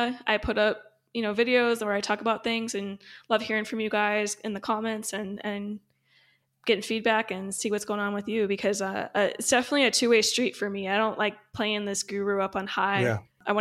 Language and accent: English; Midwest, United States; You know, I grew up in the Midwest. First time I did yoga or heard about yoga, I'm like, what in the world?